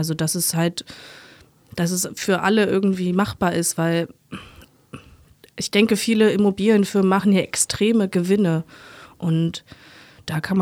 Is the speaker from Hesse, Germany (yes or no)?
no; Berlin, Germany; Ich komme selber aus Berlin.